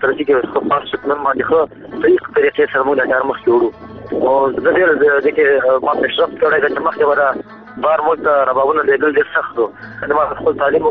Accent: Baghlan, Afghanistan; افغانستان کې زه د بغلان د ولایت يم. بغلان عمر 30 کال دی او ژوند په وروسته کابل کې کومه او پېښور ته هم زموږ فیملی کور دلته دی کنه.

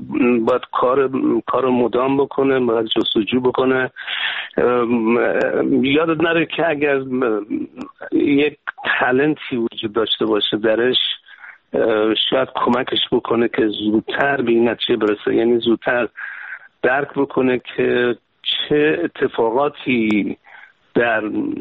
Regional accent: Kermanshah, Iran; خب من بچه کرمانشاه هستم، در سال 1320 به دنیا آمدم که میشه 1941 و الان 3-4 روز که 76 سالم شد.

